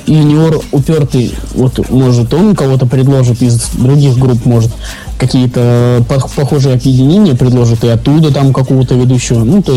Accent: Lake Baikal area, Russia; А я вот с Байкала, у меня здесь всегда погода замечательная.

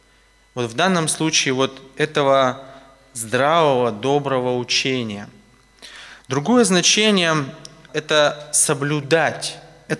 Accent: Tuva, Russia; я приехал из Тувы.

